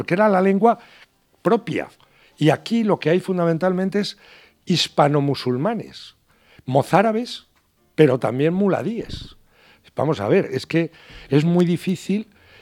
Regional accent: Guadalajara, Castilla-La Mancha, Spain; now in Valencia, Spain; Estoy en Valencia, la verdad, sí, claro. Sí, estoy en Valencia y soy de Guadalajara.

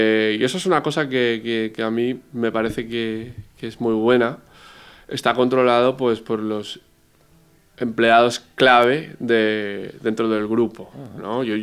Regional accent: Valencia, Valencian Community, Spain; pasa que yo soy de Valencia, por eso vine aquí

